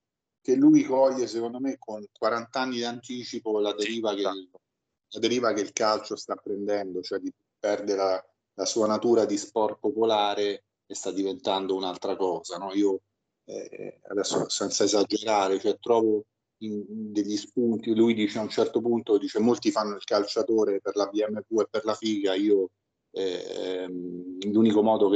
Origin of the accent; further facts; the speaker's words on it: Rome, Lazio, Italy; Io sono dell'Appio Tuscolano, dove ho vissuto i primi 40 anni della mia vita